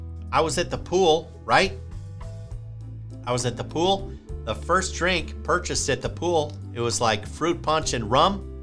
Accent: Chicago, Illinois, United States; accent: Chicago; moved away as an adult; I'm told that, and I believe, that my Chicago accent has diminished over time, which you would expect. I left basically 22 years ago under cover of night, escaped by the skin of my teeth.

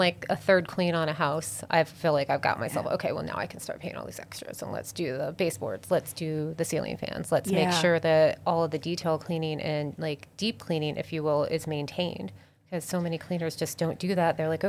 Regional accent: Connecticut, United States; also born or lived in Dallas / Minneapolis / Denver / Charlotte; now in Nashville, United States; I grew up in Connecticut. So kind of been all over the place. And like it here in Nashville, want to stay here and kind of put down some roots.

